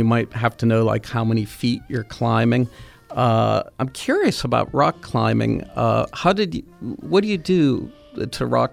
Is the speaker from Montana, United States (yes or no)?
no; Churchill, Pennsylvania, United States; I grew up in Churchill.